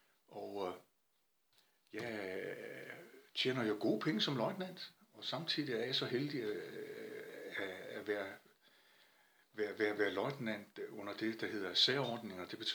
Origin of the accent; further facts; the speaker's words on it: Skagen, North Denmark Region, Denmark; jeg kommer fra Skagen. Jeg er ud af en rigtig gammel Skagens slægt, der har været deroppe sådan helt tilbage i, han har sagt, historiernes tog.